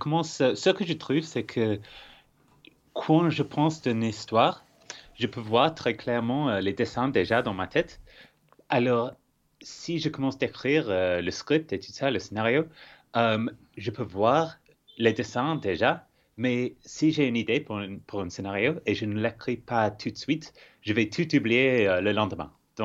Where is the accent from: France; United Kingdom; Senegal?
United Kingdom; Scotland; J'ai grandi à Aberdeenshire, c'est dans le nord-est de l'Écosse.